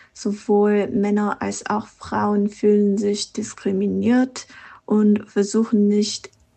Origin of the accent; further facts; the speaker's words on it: South Korea; da ich meine Kindheit in Korea verbracht habe